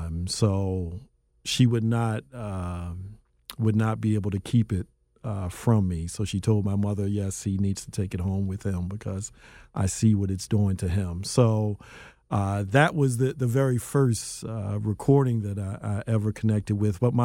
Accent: Philadelphia, Pennsylvania, United States; Growing up in North Philadelphia, walking distance to Temple University's campus

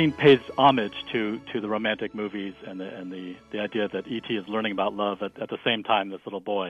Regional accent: Raleigh, North Carolina, United States; from Raleigh, North Carolina.

